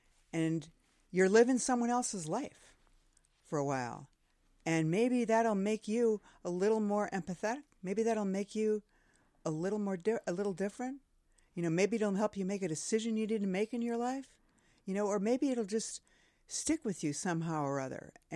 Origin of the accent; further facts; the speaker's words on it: Wayzata, Minnesota, United States; Well, I grew up in Wayzata, and we had what's now called, I think, Marquee Plaza or something.